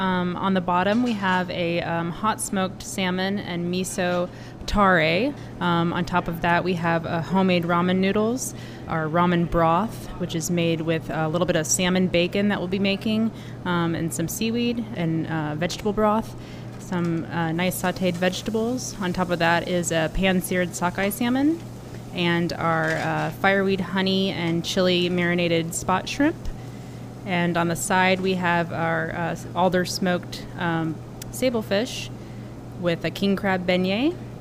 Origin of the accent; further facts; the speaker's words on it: Alaska, United States; And I'm just really proud to represent Alaska. I'm from Alaska. I'm looking forward to teaching people about Alaska and Alaska seafood.